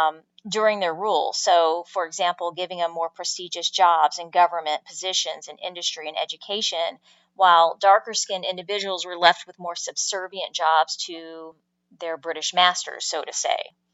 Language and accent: English; United States; And I talk about my own experience growing up in the United States.